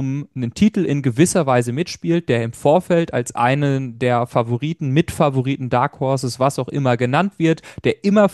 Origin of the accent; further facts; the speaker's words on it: Lemgo, North Rhine-Westphalia, Germany; born there; Für mich, der gebürtig aus Lemgo kommt, natürlich auch ein großes Ding.